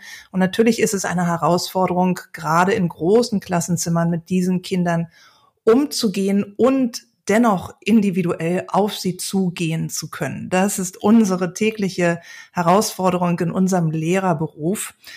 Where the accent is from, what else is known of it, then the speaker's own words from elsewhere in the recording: Berlin, Germany; kurz bevor es dann losgeht mit der EM am 14. Juni in meiner Heimatstadt Berlin.